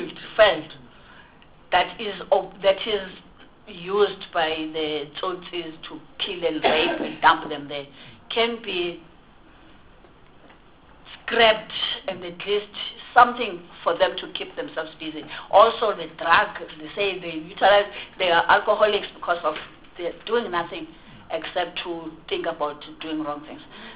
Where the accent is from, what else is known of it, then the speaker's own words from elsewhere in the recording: Free State, South Africa; And also, I'm coming from the Free State province.